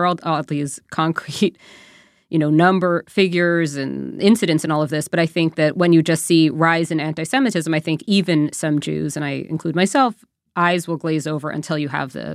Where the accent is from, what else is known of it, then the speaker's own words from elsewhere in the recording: New York, United States; Not surprised at all. I'm from New York originally.